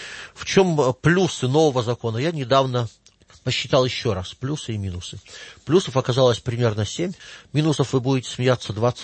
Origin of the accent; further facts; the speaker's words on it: Omsk, Omsk Oblast, Russia; Только что мне позвонили профсоюзные лидеры из города Омска, рассказывали, как плакала учительница в моем родном городе